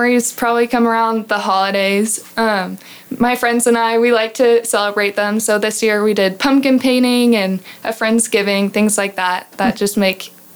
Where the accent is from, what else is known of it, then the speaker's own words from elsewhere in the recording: Dallas, Texas, United States; I'm from Dallas.